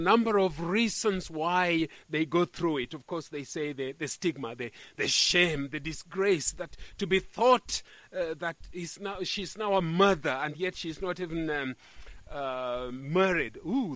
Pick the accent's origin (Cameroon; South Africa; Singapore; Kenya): Kenya; Well, I come from Kenya